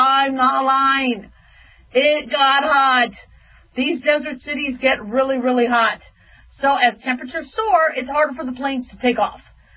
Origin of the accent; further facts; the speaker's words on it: Phoenix, Arizona, United States; You know, I remember growing up in Phoenix, there was this place called Big Surf.